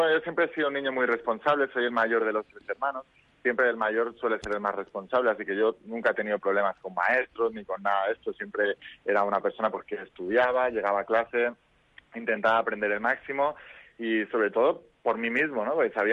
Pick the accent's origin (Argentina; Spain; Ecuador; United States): Spain; Barcelona, Catalonia; soy hijo de padre catalán, mi madre burgalesa, así que tengo ahí un poco de mezcla entre los dos. Y la verdad es que he vivido toda mi vida en Barcelona, excepto 5 años que estuve en Madrid